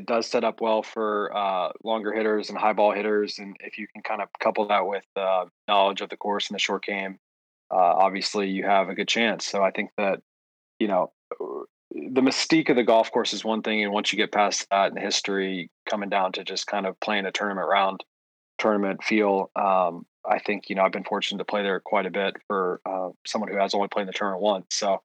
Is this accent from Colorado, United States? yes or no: no; Georgia, United States; It's, not growing up here, but growing up in Georgia and knowing about it and, getting a visit when I was in high school and stuff was very cool.